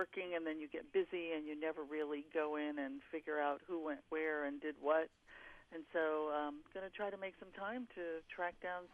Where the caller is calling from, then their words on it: Florida, United States; I'm calling from South Florida.